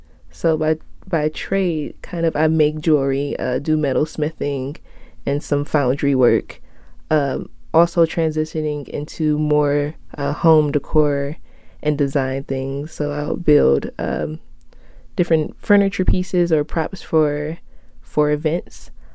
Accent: Michigan, United States; So I grew up in Morningside on Belfort, went to Michigan State, so lived in Lansing for a while, came back to Morningside

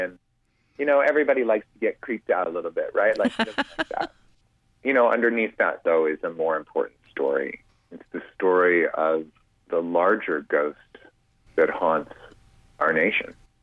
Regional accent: Florida, United States; And as I said, I grew up in Florida. And so, I know the Everglades very well.

